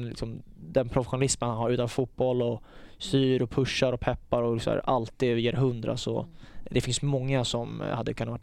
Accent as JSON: {"language": "Swedish", "country": "Sweden", "said": "jag är svensk"}